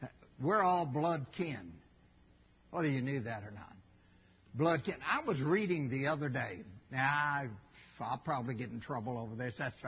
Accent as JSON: {"language": "English", "town": "Buffalo", "region": "Kentucky", "country": "United States", "tie": "born or raised there", "said": "I grew up in Buffalo, Kentucky. Ain't nobody in Buffalo, Kentucky that was ever elite. Poor. Not privileged, poor."}